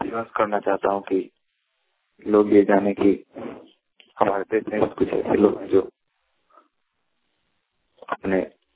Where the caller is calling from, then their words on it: Bihar, India; ग्राम कोठिया, ग्राम post में से जिला पूर्वी चंपारण, बिहार से बोल रहा हूँ।